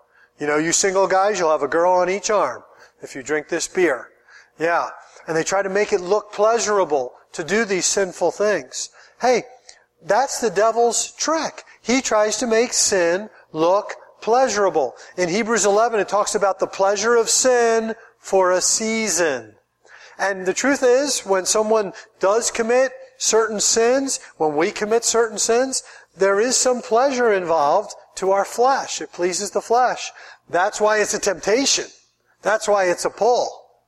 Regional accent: United States; You know, I grew up in America.

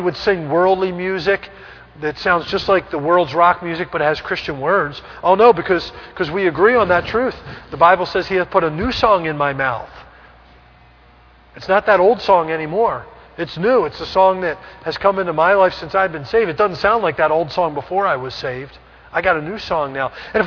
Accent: Philadelphia, Pennsylvania, United States; I'm from Philadelphia, I say orange, you know.

